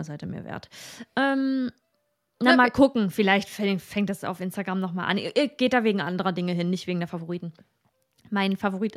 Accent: East Germany, Germany; Wir beiden Mäuse, wir kommen aus dem Osten.

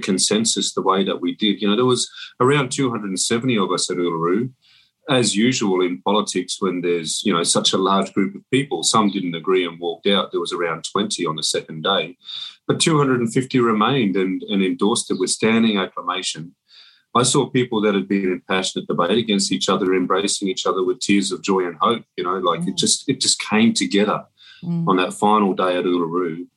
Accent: Darwin, Northern Territory, Australia; Well, I grew up in Darwin. On Larrakia country, always a very, very quiet kid.

